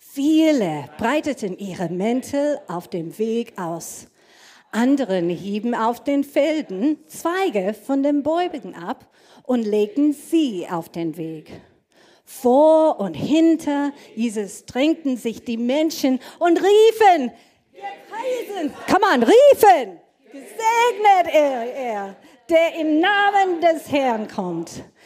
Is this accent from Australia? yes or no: yes; Australia; German is a second language; Wenn ich mein Heimatland Australien anschaue